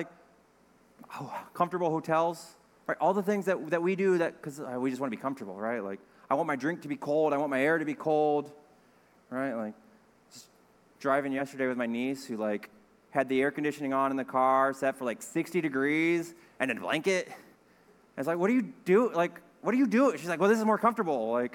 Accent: United States; my accent's terrible, right? Like, you very easily would know that I'm an American.

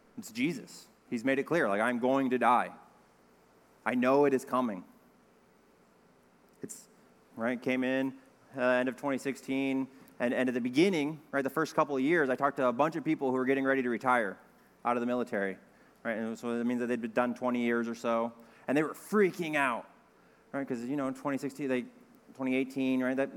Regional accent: United States; my accent's terrible, right? Like, you very easily would know that I'm an American.

